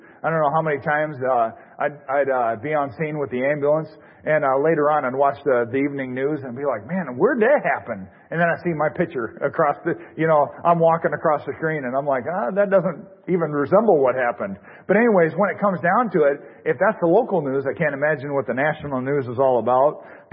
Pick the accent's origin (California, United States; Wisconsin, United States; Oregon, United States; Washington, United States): Washington, United States; also born or lived in Montana; Growing up out west, I was born in Montana and raised in Washington.